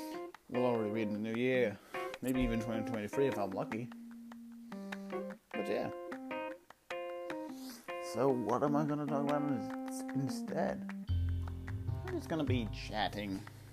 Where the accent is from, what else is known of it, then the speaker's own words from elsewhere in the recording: Denmark; English is a second language; I'm not a professional English speaker. I'm not British or American. I'm just a fucking Dane. I'm from Denmark